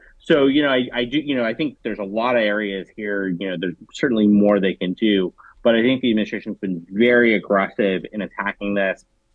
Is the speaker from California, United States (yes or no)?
yes; California, United States; now in Washington, United States; You know, I'm from California, but I live in DC.